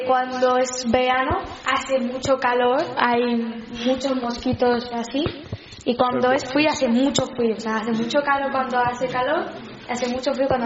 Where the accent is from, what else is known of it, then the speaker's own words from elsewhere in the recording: Rome, Lazio, Italy; Spanish is a second language; Europa, Italia, Roma.